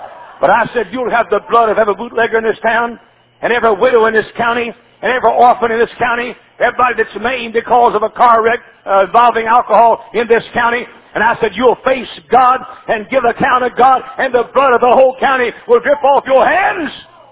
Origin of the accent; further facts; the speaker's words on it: Texas, United States; Because Texas is a bootlegging state in America. That's my home state. I'm proud of it.